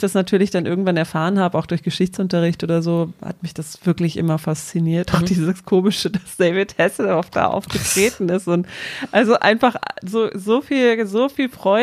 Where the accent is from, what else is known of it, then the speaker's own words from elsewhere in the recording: West Germany, Germany; Ich war halt Westdeutsche